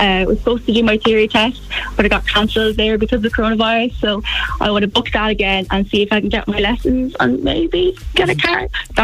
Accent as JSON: {"language": "English", "town": "Athlone", "region": "Westmeath", "country": "Ireland", "said": "I'm 17 and I'm from Athlone."}